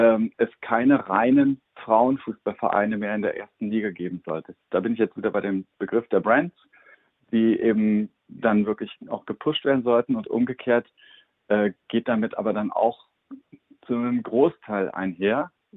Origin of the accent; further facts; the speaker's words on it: Berlin, Germany; also ich komme aus Berlin, das ist immer wieder dann auch eine schwierige Diskussion